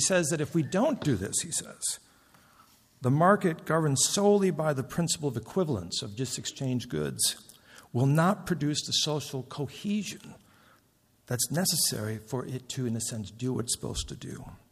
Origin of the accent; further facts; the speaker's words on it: Minnesota, United States; I come from Minnesota, and you know in Minnesota we all like to think that we're above average